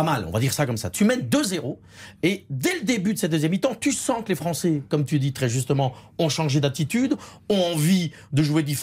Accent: Belgium; en tant que Belge

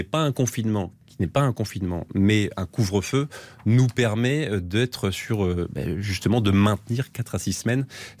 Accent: Rennes, Brittany, France; en Bretagne, chez moi, en Ille-et-Vilaine, à Rennes.

